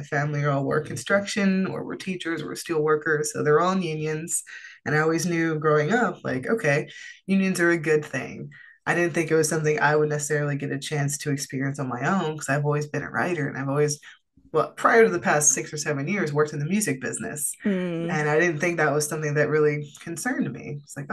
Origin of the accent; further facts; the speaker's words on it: New Jersey, United States; People need to tell people, oh, I'm from Jersey. They're like, oh, hey, bada bing, you know, Sopranos.